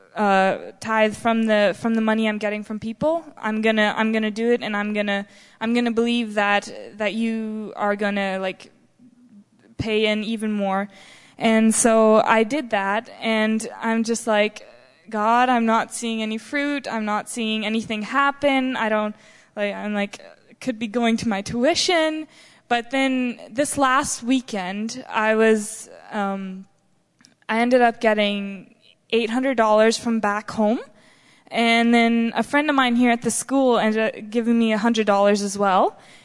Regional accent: Manitoba, Canada; I'm from Manitoba, Canada.

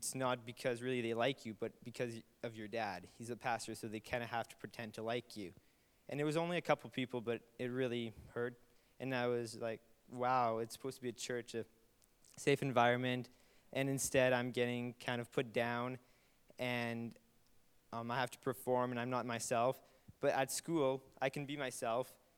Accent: Winkler, Manitoba, Canada; from Winkler, Manitoba.

